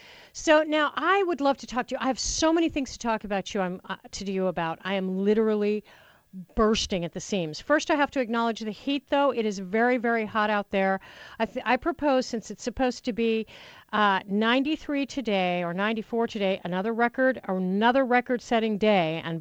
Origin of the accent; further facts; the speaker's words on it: Nunn, Colorado, United States; also born or lived in Greeley; And since I grew up in Nunn, Colorado, and lived in Greeley, and have, you know, been back and forth in the state doing talk radio